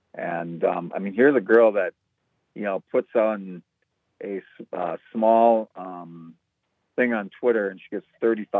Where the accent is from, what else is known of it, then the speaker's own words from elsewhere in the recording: Durand, Wisconsin, United States; moved away as an adult; now in Los Angeles, United States; I'm from Durand, which is down by Eau Claire.